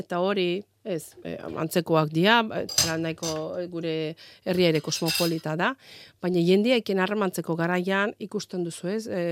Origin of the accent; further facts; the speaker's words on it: Azerbaijan; born there; Basque is a second language; also born or lived in Baku; Ez, ni hiriburun azken 10-12 urtean bizi nintzen. Baina jaio nintzen Iraneko mugan dagoen herri txiki baten.